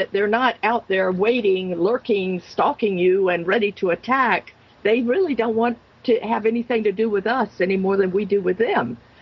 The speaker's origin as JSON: {"language": "English", "region": "Florida", "country": "United States", "tie": "born or raised there", "said": "And I know when I grew up in Florida, north central Florida, lots of snakes in Florida, lots of rattlesnakes."}